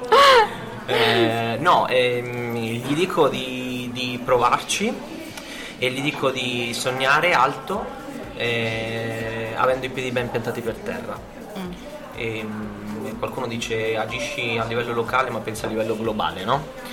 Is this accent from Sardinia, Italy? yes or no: no; Macerata, Marche, Italy; born there; Sono nata a Macerata e attualmente lavoro all'Università Politecnica delle Marche.